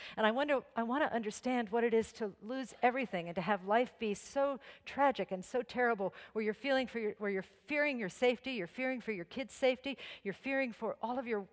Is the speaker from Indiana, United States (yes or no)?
no; Briarcliff Manor, New York, United States; when I was growing up in Briarcliff High School playing the piccolo